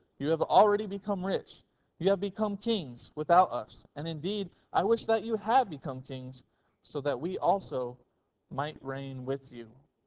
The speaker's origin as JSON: {"language": "English", "region": "Alaska", "country": "United States", "tie": "born or raised there", "lives_now": "Arizona, United States", "said": "I was raised in Alaska prior to being in Arizona"}